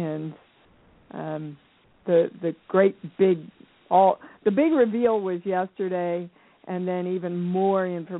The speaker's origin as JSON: {"language": "English", "region": "Kansas", "country": "United States", "moved": "as an adult", "said": "Well, I came from Kansas, never been out of Kansas in my life when I moved to New York"}